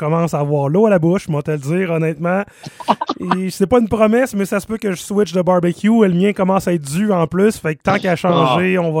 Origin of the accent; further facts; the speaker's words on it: Quebec, Canada; est-ce qu'il y a des sorties qui sont prévues justement dans notre coin chez nous en Beauce